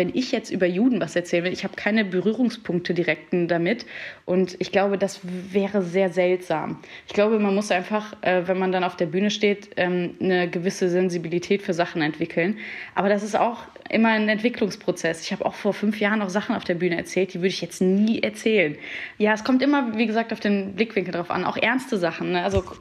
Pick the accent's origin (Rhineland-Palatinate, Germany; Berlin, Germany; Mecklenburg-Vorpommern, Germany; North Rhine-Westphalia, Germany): North Rhine-Westphalia, Germany; Heinsberg; born there; ich komme auch gebürtig aus Heinsberg. Durch Corona kennt das jetzt auch jeder.